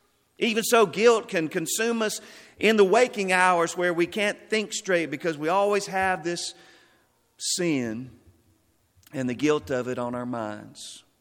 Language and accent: English; Stanton, Texas, United States; Tarzan, Texas. That's 15 miles from where I grew up in Stanton, Texas.